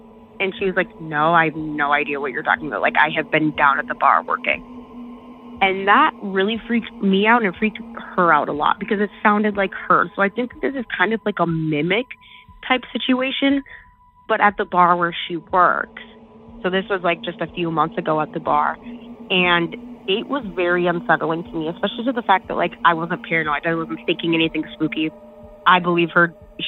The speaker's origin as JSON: {"language": "English", "town": "Eau Claire", "region": "Wisconsin", "country": "United States", "said": "I am from Eau Claire, Wisconsin, but my story takes place in a small town that is not far from here."}